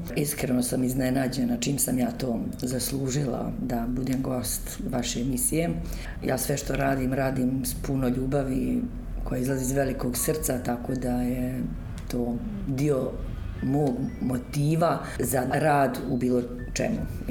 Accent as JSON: {"language": "Bosnian", "town": "Banja Luka", "region": "Republika Srpska", "country": "Bosnia & Herzegovina", "tie": "born or raised there", "lives_now": "Brčko, Bosnia and Herzegovina", "said": "Ja sam rođena Banja Lučanka. U Banja Luci sam završila osnovnu školu, završila sam matematičku gimnaziju, potom sam završila Pedagošku akademiju, odsjek matematika i fizika."}